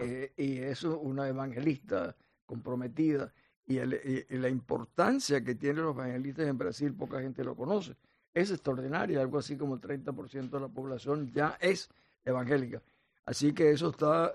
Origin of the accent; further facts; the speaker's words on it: Venezuela; Nosotros decíamos, los venezolanos decíamos, nosotros no somos cubanos